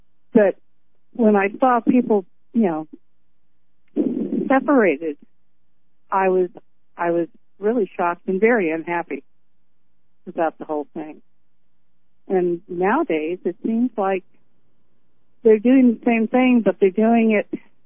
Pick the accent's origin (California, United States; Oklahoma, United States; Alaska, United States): California, United States; I'm from California, and I went to the South to visit relatives, and I was shocked.